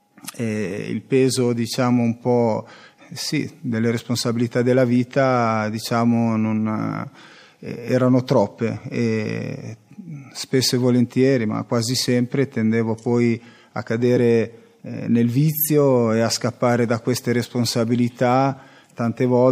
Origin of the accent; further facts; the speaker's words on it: Cesenatico, Emilia-Romagna, Italy; ho 49 anni, e vengo da Cesenatico